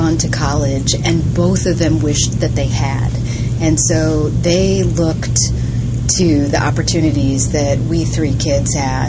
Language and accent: English; Hartford, Connecticut, United States; I was born in Hartford, Connecticut, about 50 years ago, and my parents were Irish immigrants.